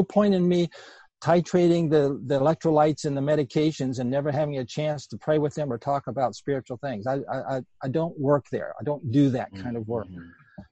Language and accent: English; Virginia, United States; after I left Loma Linda, come back to my home state of Virginia